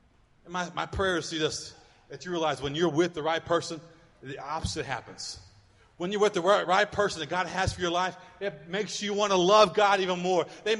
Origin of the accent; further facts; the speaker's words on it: Muskogee, Oklahoma, United States; I grew up in Muskogee, Oklahoma. Some of you maybe know that, some of you don't. It's not a big deal. But it's about 20 miles out of Chicota, Oklahoma